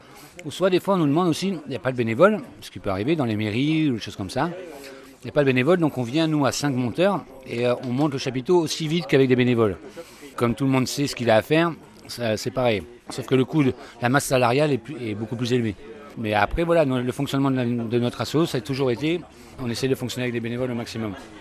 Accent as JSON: {"language": "French", "region": "Occitanie", "country": "France", "said": "que nous, on vient d'Ariège"}